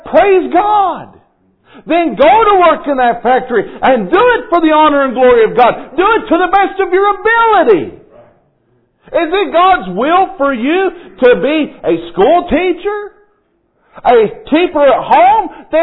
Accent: Kentucky, United States; You know, I've kind of mocked my home state this week, and I can do that because I'm from there. But you know, talking about Kentucky basketball

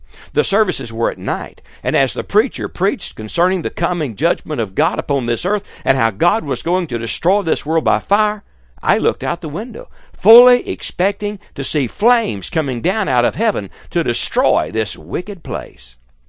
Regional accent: Bauxite, Arkansas, United States; born there; I was born in December 1943 in a hospital in Bauxite, Arkansas, a town that was created in a 99-year lease to Alcoa Aluminum Company.

